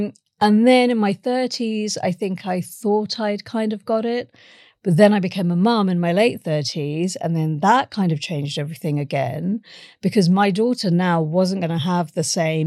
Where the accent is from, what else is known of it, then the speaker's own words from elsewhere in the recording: India; first language Tulu; English is a second language; So my mother tongue is Tulu. It's a it's a verbal non-written language. There is no script even really.